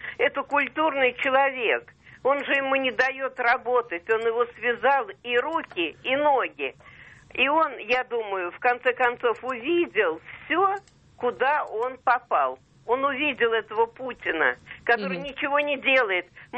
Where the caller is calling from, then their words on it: Moscow Oblast, Russia; Я звоню из Московской области.